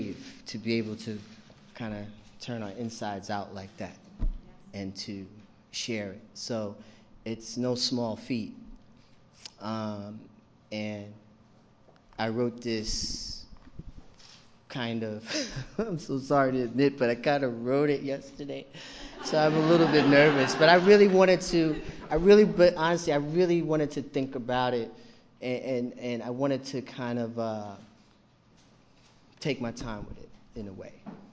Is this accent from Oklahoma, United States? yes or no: no; Queens, New York, United States; I grew up in Queens, New York, and the neighborhood was, it was pr